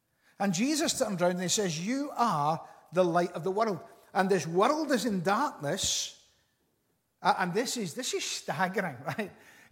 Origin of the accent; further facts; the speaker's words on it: Glasgow, Scotland, United Kingdom; also born or lived in Springburn; I remember growing up in Knightswood in Glasgow. Born in Springburn, brought up in Knightswood. And I remember growing up in Knightswood in Glasgow.